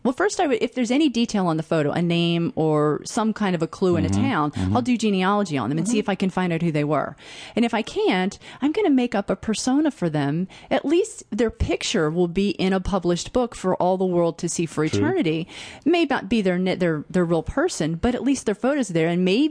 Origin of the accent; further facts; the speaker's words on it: New Jersey, United States; also born or lived in Illinois; now in North Carolina, United States; I grew up in New Jersey. I was born in Illinois. I grew up in New Jersey, and I've been here 22 years.